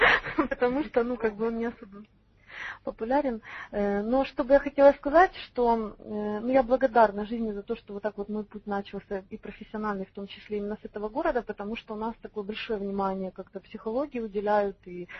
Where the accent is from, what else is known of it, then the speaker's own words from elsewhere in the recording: Cherkasy, Cherkasy Oblast, Ukraine; Я из города Черкассы